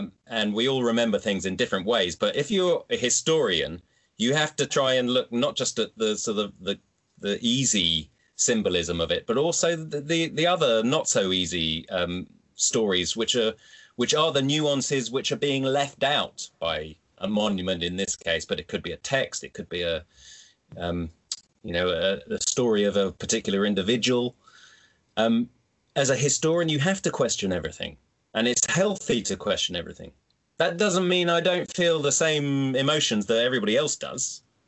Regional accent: United Kingdom; Now, as a British person, you have to take one side or the other.

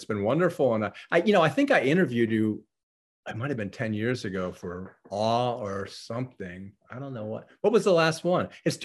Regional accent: Gainesville, Florida, United States; She lives in my hometown in Gainesville, Florida.

